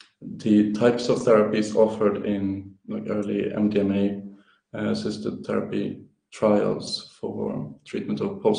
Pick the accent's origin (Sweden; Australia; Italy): Sweden; English is a second language; moved away as an adult; I'm from Sweden and trained to become a psychotherapist in the UK and Scotland, where I also did studies in psychology.